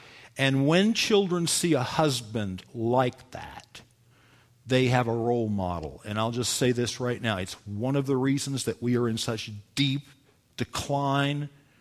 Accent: the South, United States; I'm going to tell you right now, folks, I grew up in the South. I grew up with them.

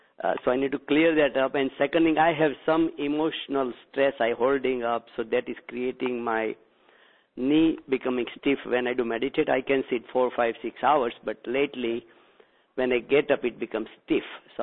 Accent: Gujarat, India; We are Indian and Gujarati, so, you know, they're just crazy.

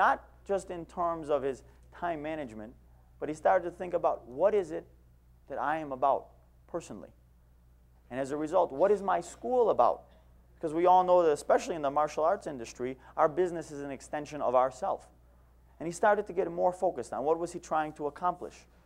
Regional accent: Buffalo, New York, United States; I am from Buffalo, New York

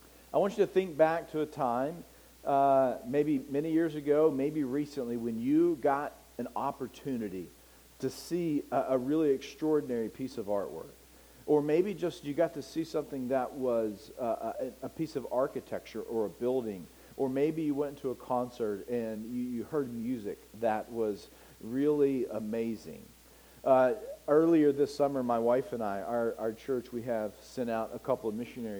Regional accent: United States; So, you know, I'm an American, and we're probably a little arrogant and cocky when it comes to our British counterparts.

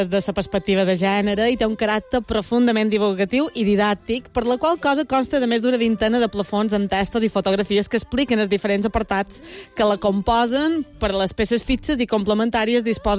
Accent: Balearic Islands, Spain; els qui som de Mallorca

